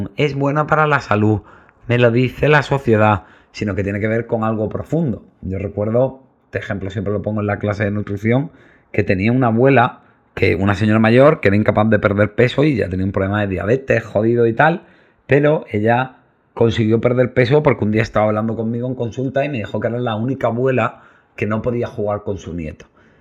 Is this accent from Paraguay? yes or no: no; Granada, Andalusia, Spain; que soy muy de Granada